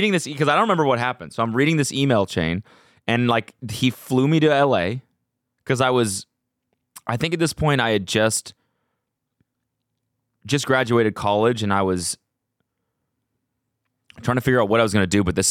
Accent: Canada; I'm like coming from Canada.

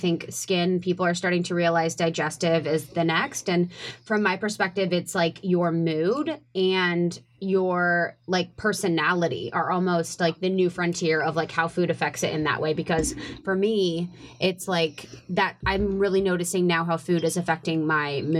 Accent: Ohio, United States; I'm from the Midwest, and I grew up in Ohio

